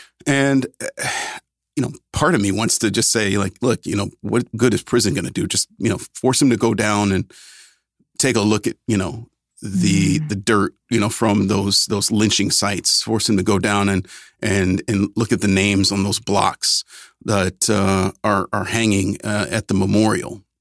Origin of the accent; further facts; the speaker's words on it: Cleveland, Ohio, United States; I mean, you know, there's a case back home in my hometown of Cleveland.